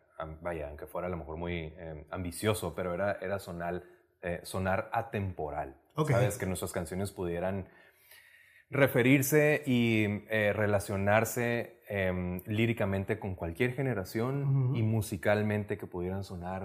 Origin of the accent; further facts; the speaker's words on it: Mexicali, Baja California, Mexico; creciendo en Mexicali y en el norte de México